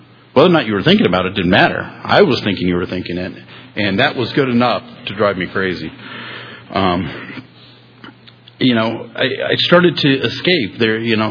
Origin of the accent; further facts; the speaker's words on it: Tampa, Florida, United States; So I grew up here in the Tampa Bay area.